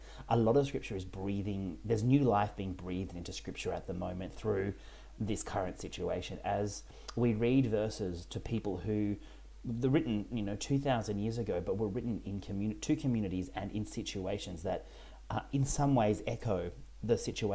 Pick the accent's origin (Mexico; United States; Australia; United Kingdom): Australia; Western Australia; I was actually born and raised in Western Australia, and so my parents still live over there, along with my brothers and sisters-in-law and their families.